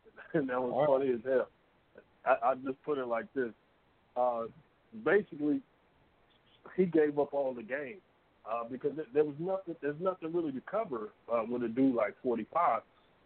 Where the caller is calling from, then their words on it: Atlanta, Georgia, United States; Well, I'm in Atlanta, bro.